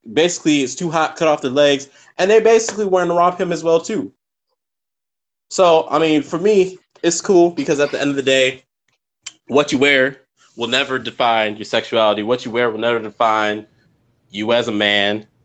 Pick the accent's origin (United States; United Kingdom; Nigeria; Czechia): Nigeria; For y'all who don't know, I'm Nigerian.